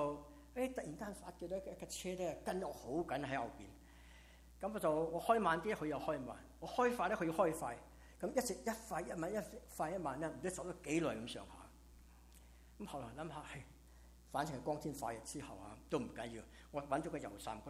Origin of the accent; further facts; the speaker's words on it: Guangdong, China; now in United States; 身为广东人不讲广东话很容易被人挖黄本，